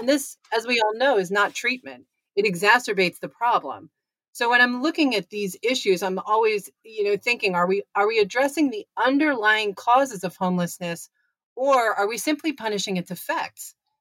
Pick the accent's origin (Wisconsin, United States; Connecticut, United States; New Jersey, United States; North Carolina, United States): Connecticut, United States; Well, I am from Connecticut, and that's kind of important in the context of doing research in Southern California.